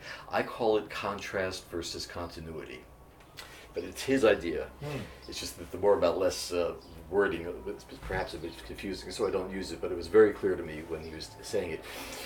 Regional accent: Trenton, New Jersey, United States; Purser Kenny was very well known in the area where I grew up because he's from Philadelphia and I was from Trenton.

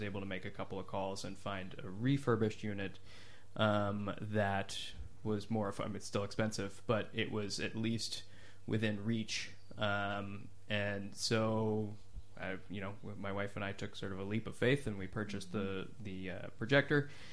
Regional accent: Alice Springs, Northern Territory, Australia; I grew up in Central Australia, and we had the only first run movie theater I had in Alice Springs was the drive-in. So all of my teens were spent going to the drive-in there.

